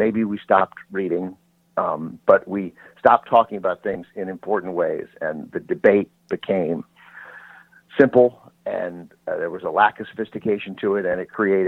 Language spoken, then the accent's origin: English; United States; And as an American, we don't talk about it.